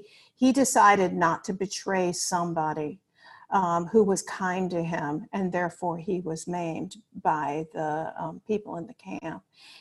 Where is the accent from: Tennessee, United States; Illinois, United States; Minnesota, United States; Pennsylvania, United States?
Illinois, United States; Chicago; I grew up in Chicago, and she was at the University of Chicago.